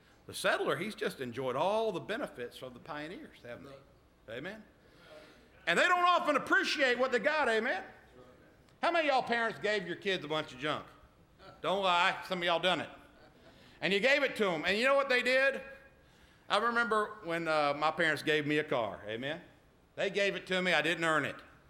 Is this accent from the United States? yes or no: yes; Georgia, United States; I might spit because I am from Georgia.